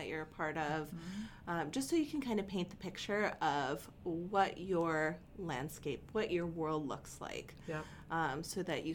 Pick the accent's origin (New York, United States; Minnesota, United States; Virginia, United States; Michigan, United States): Minnesota, United States; we're very Minnesotan around here.